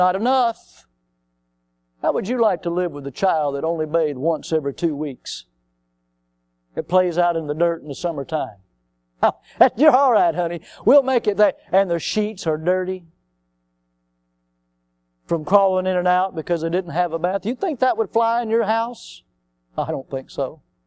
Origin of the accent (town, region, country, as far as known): the South, United States; born or raised there